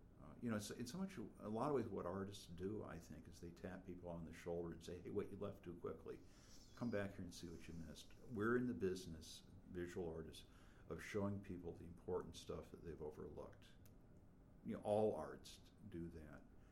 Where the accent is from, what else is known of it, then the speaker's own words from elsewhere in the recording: Rochester, New York, United States; growing up in New York State, experiencing the winters in Rochester, seeing Lake Ontario freeze over, going skiing in the hills south of Buffalo